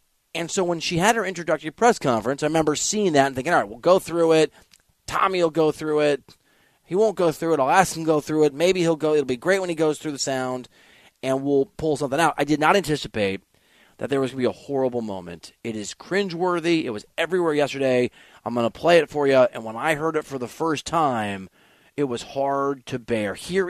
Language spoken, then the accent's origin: English; Iowa, United States; Have I mentioned, Tom, I'm from Iowa?